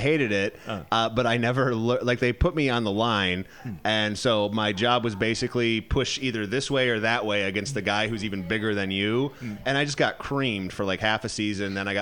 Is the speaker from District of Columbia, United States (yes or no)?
no; Michigan, United States; when I fly back to visit family in Michigan, I can go to like the local bar in my hometown and see all those people.